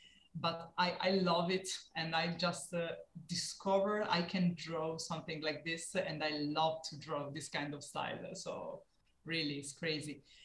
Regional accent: Turin, Piedmont, Italy; Okay, I live in Italy. I'm from Italy, from Turin.

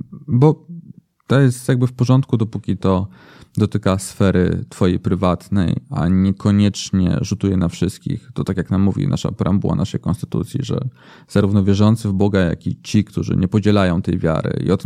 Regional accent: Warsaw, Masovian Voivodeship, Poland; ale urodziłem się w Warszawie i tutaj zawsze mieszkałem, więc tak jest.

